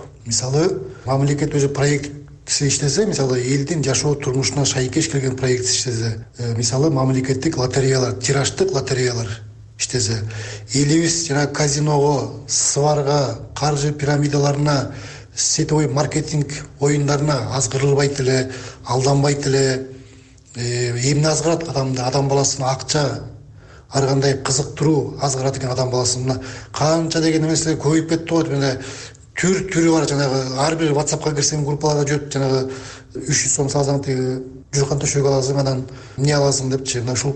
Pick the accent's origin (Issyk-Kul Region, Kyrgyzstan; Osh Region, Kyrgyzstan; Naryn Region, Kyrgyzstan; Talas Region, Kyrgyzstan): Talas Region, Kyrgyzstan; Tash-Aryk; ошо Талас областы, Талас району, Ташарагайдан болом.